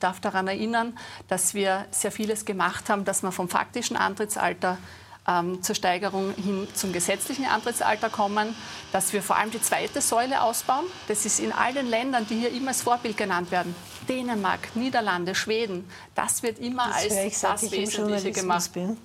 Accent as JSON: {"language": "German", "region": "Styria", "country": "Austria", "tie": "born or raised there", "said": "Ich habe in meinem Heimatbundesland in der Steiermark auch die Reformpartnerschaft damals als Abgeordnete mitbegleitet."}